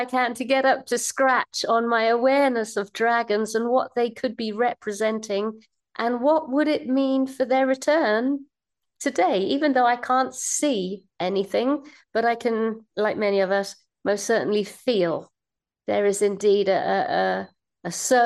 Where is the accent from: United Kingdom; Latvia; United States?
United Kingdom; England; born there; I was born in England to a very typical British English Rose and a very lively Irish father.